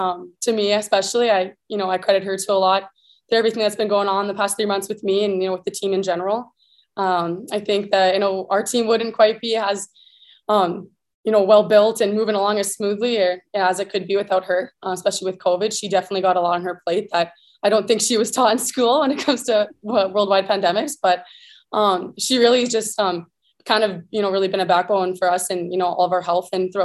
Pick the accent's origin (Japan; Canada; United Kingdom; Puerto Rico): Canada; with being Canadian, working in the United States isn't as easy as I thought it was going to be